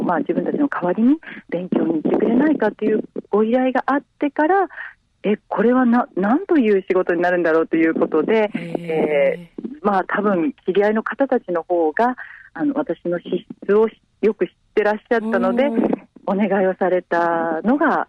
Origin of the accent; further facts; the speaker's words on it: Shimabara, Nagasaki, Japan; 私が生まれも育ちも島原なので、島原を拠点にということで